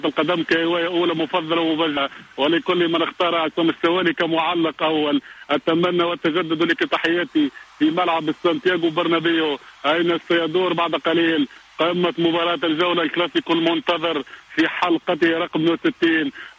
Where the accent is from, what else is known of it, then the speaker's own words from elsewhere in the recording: Kairouan, Kairouan Governorate, Tunisia; now in Monastir, Tunisia; انا من المنستير في من منستير المدينة، انا اصلي من القيروان ولكن طالب يعني مرحلة الدكتوراه في مدينة المنستير.